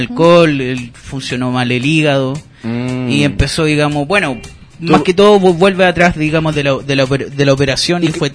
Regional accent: Chile; Pero así somos los chilenos

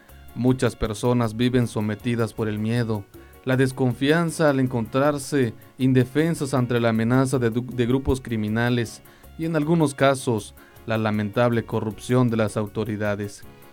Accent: Mexico; Compartimos como mexicanos

